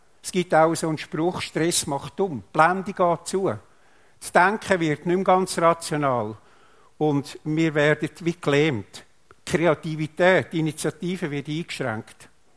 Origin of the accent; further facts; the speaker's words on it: Switzerland; Als Schweizer sind wir ja vermutlich Weltmeister im materiell Versorgen für das Morgen.